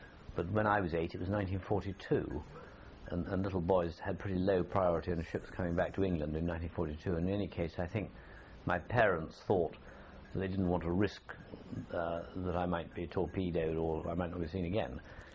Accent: Kolkata, West Bengal, India; born there; because he was in Calcutta, I was born in Calcutta.

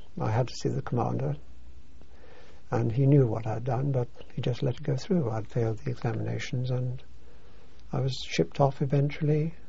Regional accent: Warwick, West Midlands, United Kingdom; born there; I was born in Warwick.

